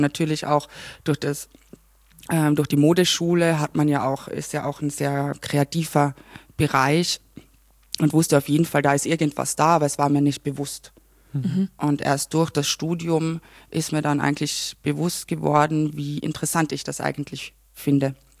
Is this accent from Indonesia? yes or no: no; Klagenfurt, Carinthia, Austria; Ich spreche aber alles andere als Wienerisch. Ich kann schon auch Wienerisch sprechen, wenn ich möchte, aber ich möchte es auch nicht. Mein Dialekt klingt eigentlich auch ganz anders. Also man spricht es aus bei mir daheim oder dahorm.